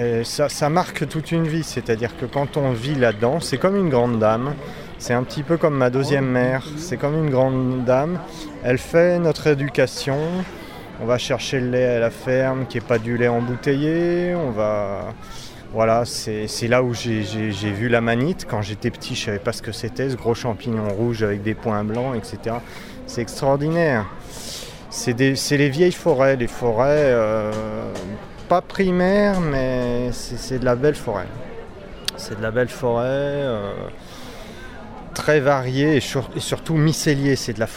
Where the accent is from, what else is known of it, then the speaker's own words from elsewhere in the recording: Valence, Auvergne-Rhône-Alpes, France; born there; je suis né à Valence